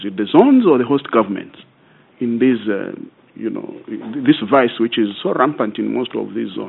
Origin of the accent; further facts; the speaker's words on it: Zambia; I'm from Zambia. I'm a member of parliament.